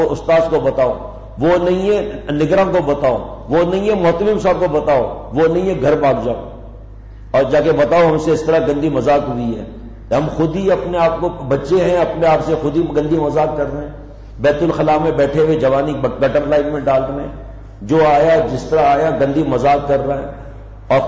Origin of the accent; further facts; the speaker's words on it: Sindh, Pakistan; ہم تو یہاں سندھ کے رہنے والے ہیں نا گاؤں کے